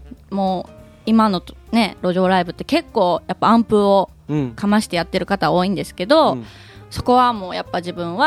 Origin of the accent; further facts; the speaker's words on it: Aichi, Japan; also born or lived in Osaka; now in Tokyo, Japan; 愛知県なんですけども、その後で、大阪に5年ほど行ってまして